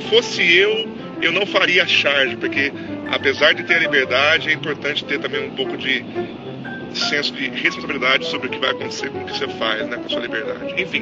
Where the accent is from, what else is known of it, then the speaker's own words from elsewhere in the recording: São Paulo, Brazil; tenho 43 anos, sou aqui do interior de São Paulo, como você, pouco menos do interior de Campinas.